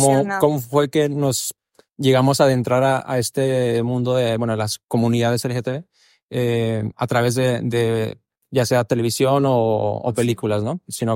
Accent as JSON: {"language": "Spanish", "country": "Mexico", "moved": "yes", "lives_now": "Barcelona, Spain", "said": "yo me vine de México a Barcelona, aún dentro del armario, y me tocó vivir esta experiencia de cambio hasta que llegué a Barcelona hace 8 años aproximadamente."}